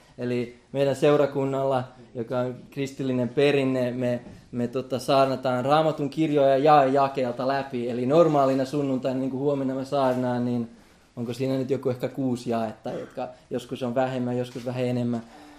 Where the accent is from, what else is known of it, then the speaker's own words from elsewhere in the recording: Vaasa, Ostrobothnia, Finland; Finnish is a second language; ja oon alun perin Vaasasta. Siellä on asunut suurimman osan elämästäni ja oon suomen ruotsalainen. Eli jos mun suomen kieli kuulostaa vähän niin kuin ei niin suomenkieliseltä, niin se on osa syy, että on suomen ruotsalainen.